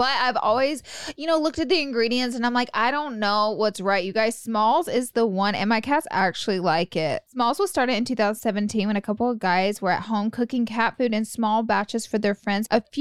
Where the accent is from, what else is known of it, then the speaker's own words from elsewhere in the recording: Alabama, United States; And then I moved out here, and just like zero friends, of course, because I came all the way from Alabama.